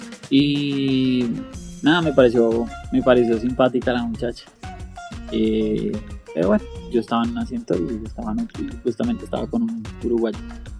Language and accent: Spanish; Bogotá, Colombia; ¿y de dónde eres? Y yo, no, de Bogotá.